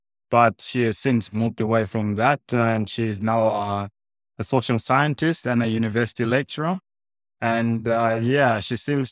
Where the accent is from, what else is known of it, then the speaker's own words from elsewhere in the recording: Harare, Zimbabwe; also born or lived in Gweru; born in Gweru and eventually moved to the big lights in the capital city in Harare when mom moved jobs. And spent most of my childhood in Harare, in Chitungwiza